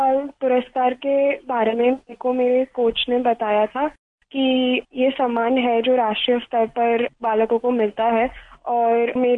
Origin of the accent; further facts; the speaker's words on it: Ahmedabad, Gujarat, India; मैं अहमदाबाद से हूँ